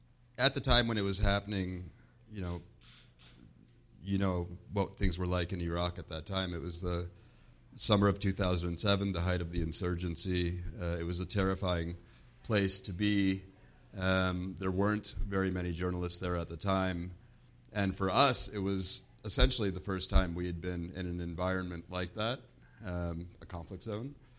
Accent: Toronto, Ontario, Canada; born there; I was born in Toronto.

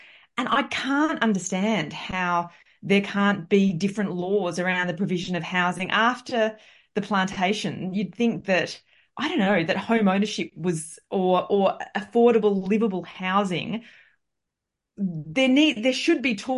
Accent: Ireland; But as an Irish citizen living in Ireland, the history of the penal laws in Ireland haunt direct provision quite directly.

